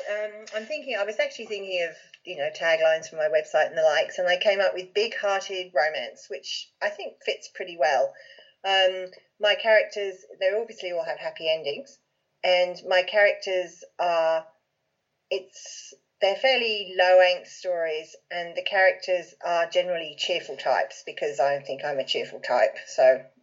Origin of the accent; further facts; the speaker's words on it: England, United Kingdom; I grew up in England